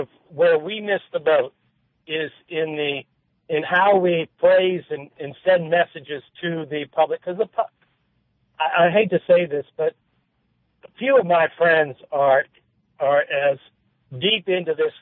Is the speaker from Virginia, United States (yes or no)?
yes; Virginia, United States; We're the same age, and I agree. I grew up in Northern Virginia.